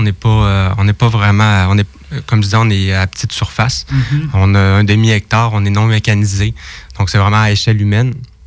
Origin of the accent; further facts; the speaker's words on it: Mashteuiatsh, Quebec, Canada; Moi, j'ai grandi ici, à Mashtoyach.